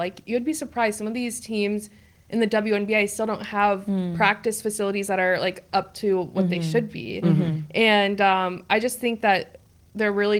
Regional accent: Wichita, Kansas, United States; I'm from New York originally, and then moved to Wichita, Kansas when I was a baby.

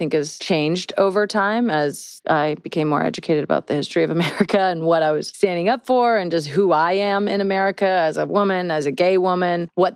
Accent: United States; But I always took a lot of pride in being like, well, I'm American, too.

